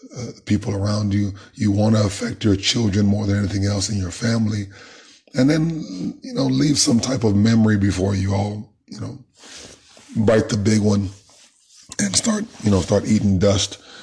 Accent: United States; born there; My citizenship is obviously of the state called Nigeria and America. I was born in America.

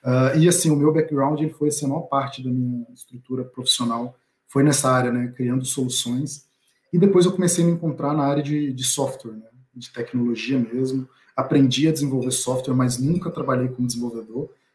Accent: Minas Gerais, Brazil; Então, pessoal, eu sou mineiro, né, até me apresentando também, sou do estado de Minas Gerais

